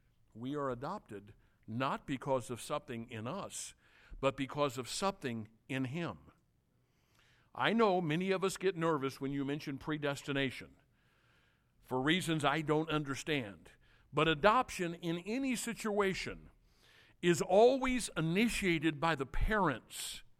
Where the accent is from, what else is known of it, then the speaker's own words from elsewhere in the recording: St. Louis, Missouri, United States; And I was born, and I was born in St. Louis. And then, in 1960, my little sister was born. Well, we grew up eventually.